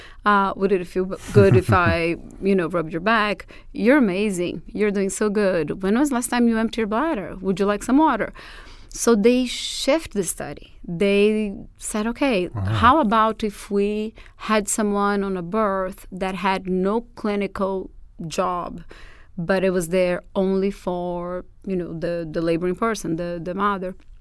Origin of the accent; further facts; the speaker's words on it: Portugal; accent: Portuguese; English is a second language; not necessarily because they fell in love with my Portuguese accent.